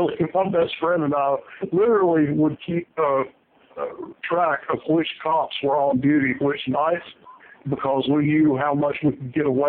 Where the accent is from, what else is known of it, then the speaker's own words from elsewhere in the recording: Kings Mountain, North Carolina, United States; Yeah, I was born and raised in Kings Mountain, North Carolina, which is a little town of about 7,000 people in the 1960s.